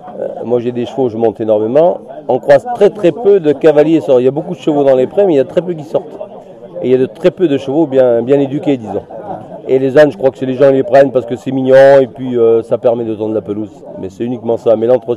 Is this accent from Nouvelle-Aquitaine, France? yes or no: yes; La Péruse, Nouvelle-Aquitaine, France; je suis du Pont-Sigoulant, d'ailleurs c'est la commune de La Péruse, entre Roumazières et La Péruse. Donc je suis dans un fond, je suis originaire vraiment de cette région.